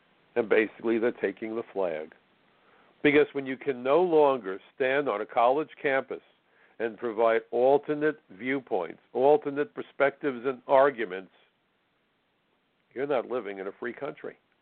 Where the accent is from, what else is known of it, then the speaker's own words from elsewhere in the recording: New York City, New York, United States; the liberal mindset that I was taught as a child growing up in New York City a long time ago.